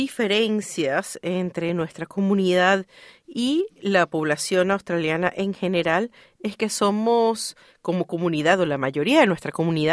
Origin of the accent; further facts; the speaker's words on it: Venezuela; born there; mis padres nacieron en Venezuela, yo nací en Venezuela y así me identifico